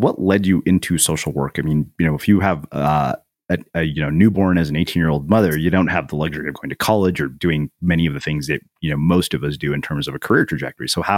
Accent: India; Well, I'm Indian. So yeah, I am.

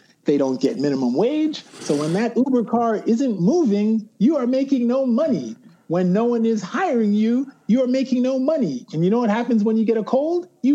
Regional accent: Jamaica; As a Jamaican, I'm like, this dude is appropriate.

